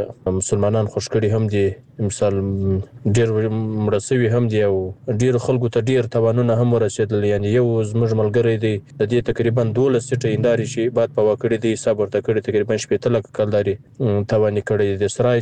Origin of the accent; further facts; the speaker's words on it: Bakwa, Farah, Afghanistan; زه چې خپل د فراه ولایت یم، د بکوا ولسوالۍ.